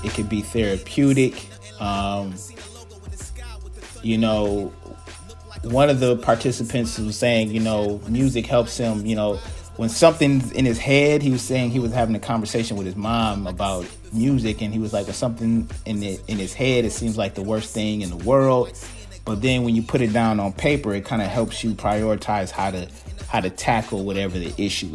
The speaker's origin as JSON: {"language": "English", "town": "Ann Arbor", "region": "Michigan", "country": "United States", "tie": "born or raised there", "lives_now": "Ypsilanti, United States", "said": "You know, I grew up in Ann Arbor. I've lived in Ypsilanti for most of my adult life now, you know, close to 15 years."}